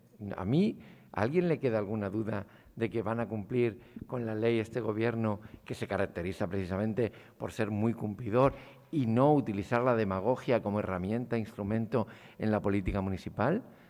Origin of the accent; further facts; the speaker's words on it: Canary Islands, Spain; como en algunos lugares donde se hacen campos de golf en las tierras canarias, de donde vengo